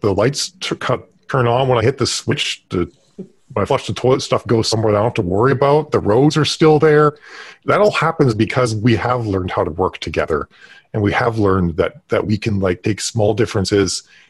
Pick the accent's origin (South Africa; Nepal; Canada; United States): Canada; I grew up in Canada